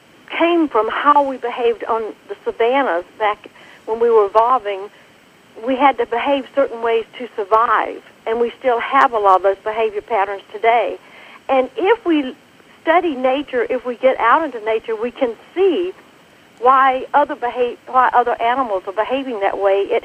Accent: Georgia, United States; When I was a young girl growing up in South Georgia, my mother used to say she always encouraged me to go as far into the woods as I could go.

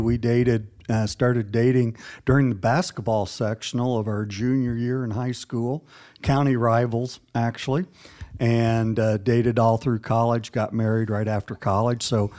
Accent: Brownstown, Indiana, United States; I grew up in a small town called Brownstown.

